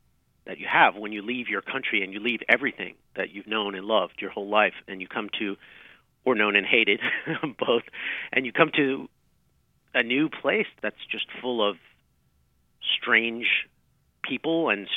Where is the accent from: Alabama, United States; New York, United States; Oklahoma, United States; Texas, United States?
New York, United States; I mean, I'm from New York, and I think of it as my own